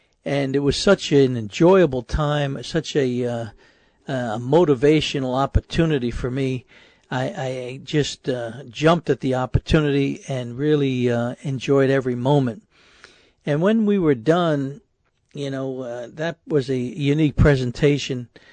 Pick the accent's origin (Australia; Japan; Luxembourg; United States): United States; New York City, New York; because that's kind of the way I grew up in New York City back in the 1960s.